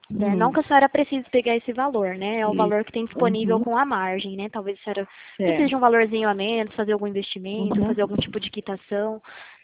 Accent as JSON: {"language": "Portuguese", "town": "Presidente Prudente", "region": "São Paulo", "country": "Brazil", "said": "eu sou daqui de Presidente Prudente mesmo, tá?"}